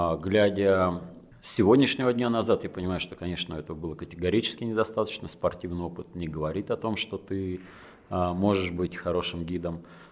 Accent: Kamchatka Krai, Russia; Родился, вырос на Камчатке, начал там работать гидом на летних программах в 99 году.

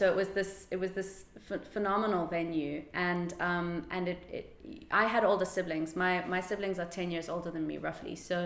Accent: Plettenberg Bay, Western Cape, South Africa; I grew up in Plettenberg Bay. I was kind of in the 90s, let's say, I was a child.

